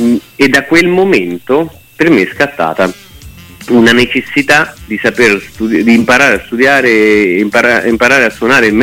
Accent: Naples, Campania, Italy; io da buon napoletano

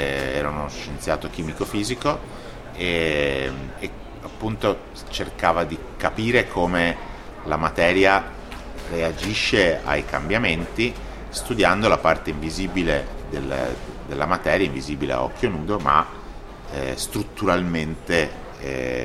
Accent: Padua, Veneto, Italy; now in Rome, Italy; mio padre era veneziano, io sono cresciuto a Padova, però vivo a Roma da 20 anni

